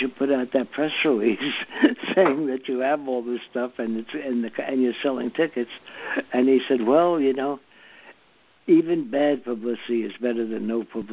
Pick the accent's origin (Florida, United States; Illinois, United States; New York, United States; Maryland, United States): New York, United States; because I grew up in New York.